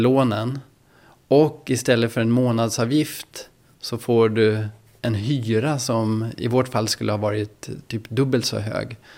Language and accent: Swedish; Dalarna County, Sweden; now in Malmö, Sweden; Jag är från Dalarna. Så det här är liksom den närmaste fjällen man kan komma i Malmö.